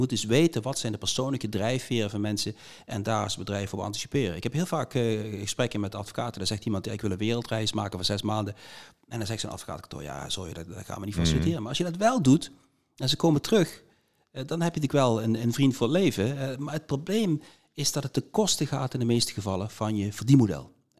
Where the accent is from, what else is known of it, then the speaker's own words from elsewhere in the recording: Limburg, Netherlands; Misschien vind ik 100 als Limburger, maar jullie 140.